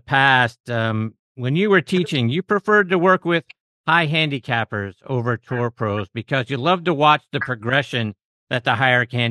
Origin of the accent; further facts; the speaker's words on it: Pittsburgh, Pennsylvania, United States; With Pittsburgh being my hometown, my roots mean a great deal to me.